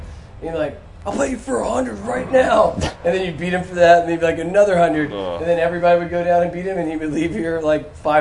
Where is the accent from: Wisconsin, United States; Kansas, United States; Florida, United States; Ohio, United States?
Florida, United States; Tampa; also born or lived in New York; I'm from Tampa, Florida.